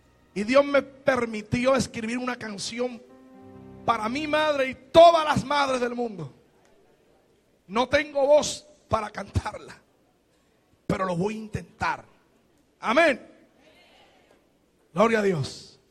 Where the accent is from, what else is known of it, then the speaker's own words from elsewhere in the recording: Aguadilla, Puerto Rico; Lo vamos a celebrar donde todo comenzó. Mi pueblo, Aguadilla.